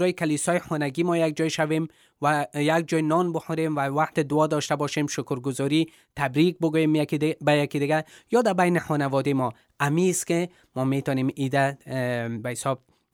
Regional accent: Afghanistan; و ما افغانام همونطور که گفتیم

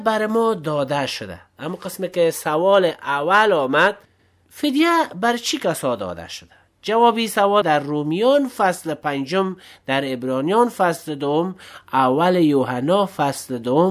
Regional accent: Afghanistan; ما هم افغان هستیم، ما هم از امو مرز و بوم و از امو سرزمین با شعار افغانستان هستیم.

